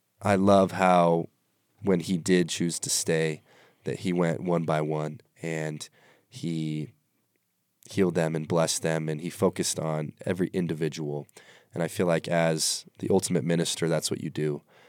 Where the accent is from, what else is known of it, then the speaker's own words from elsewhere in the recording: American Fork, Utah, United States; I'm an American Fort kid, though, so we were rivals growing up.